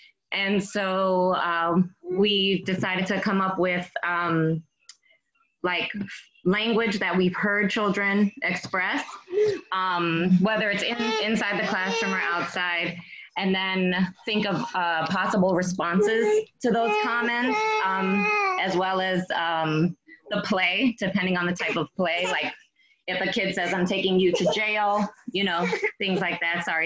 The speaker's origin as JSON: {"language": "English", "town": "Washington", "region": "District of Columbia", "country": "United States", "said": "I'm from Washington, D.C."}